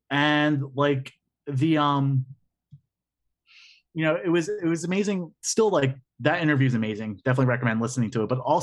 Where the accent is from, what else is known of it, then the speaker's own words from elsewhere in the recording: Philadelphia, Pennsylvania, United States; it reminds me of like growing up in the Juniata Kensington part of Philadelphia, like Kensington, Fishtown, like that part of the River Wards in Philly